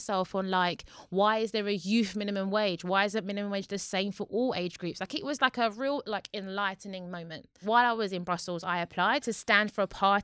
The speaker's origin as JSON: {"language": "English", "town": "Newham", "region": "London", "country": "United Kingdom", "said": "Like, I'm from Newham, so no one teaches us diplomacy. You just say how it is."}